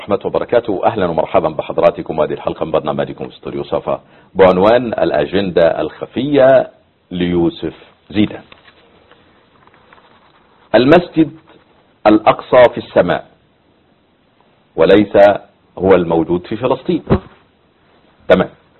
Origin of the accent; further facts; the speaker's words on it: Egypt; لكنه للأسف يحسب على المسلمين عندنا في مصر